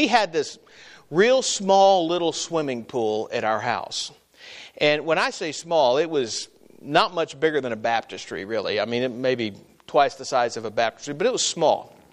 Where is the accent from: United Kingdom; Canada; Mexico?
Mexico; now in Missouri, United States; When I was a kid growing up in Mexico, down in Mexico